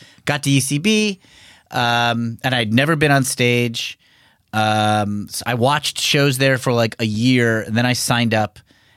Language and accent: English; Connecticut, United States; I grew up in Connecticut, went to the University of Connecticut.